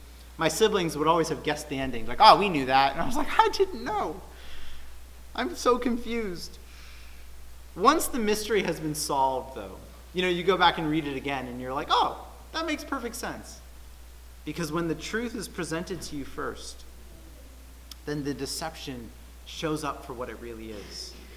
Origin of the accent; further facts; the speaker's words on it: New England, United States; accent: New England; That's how I would say it in my New England accent.